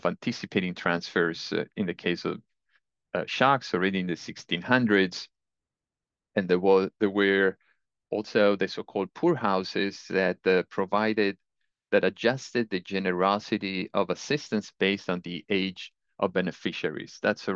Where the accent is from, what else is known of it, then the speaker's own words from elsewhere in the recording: Italy; Less told is the story of the Italian peninsula, my home country